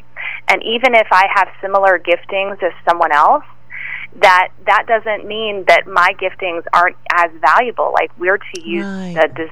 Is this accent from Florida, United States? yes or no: yes; Pensacola, Florida, United States; Oh, wow. Yes, I'm also from Pensacola.